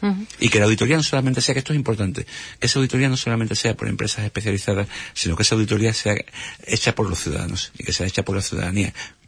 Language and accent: Spanish; Andalusia, Spain; A mí como andaluz me da auténtica vergüenza